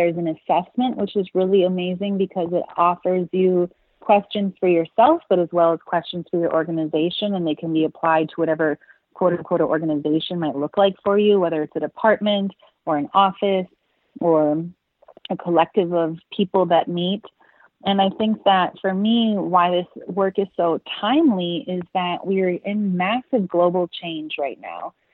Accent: Minnesota, United States; now the fact that I'm in a tenure track position at the place where I originally wanted to be in my home state, it was like a miracle.

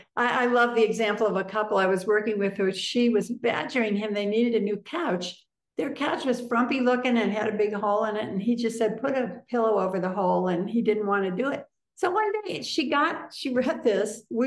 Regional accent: Columbus, Ohio, United States; And we had been back, I'm from Ohio too, Columbus.

